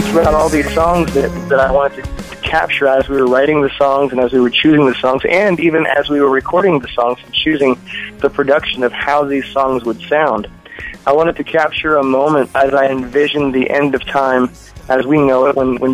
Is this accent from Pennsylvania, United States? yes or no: yes; Pennsylvania, United States; also born or lived in Georgia; I grew up in Pennsylvania, moved south to Georgia, spent 17 years in Georgia, got married, had 2 children down there, but we moved back to Pennsylvania in 2010.